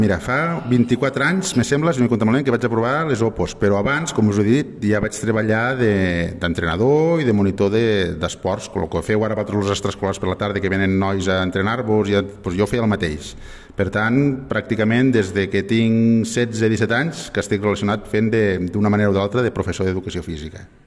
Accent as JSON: {"language": "Catalan", "town": "Tortosa", "region": "Catalonia", "country": "Spain", "moved": "as an adult", "lives_now": "Lleida, Spain", "said": "Aleshores jo vaig estudiar a Tortosa, el que passa que quan vaig haver d'anar a la universitat vaig vindre aquí a Lleida, i va ser quan ja em vaig quedar a viure aquí a Lleida"}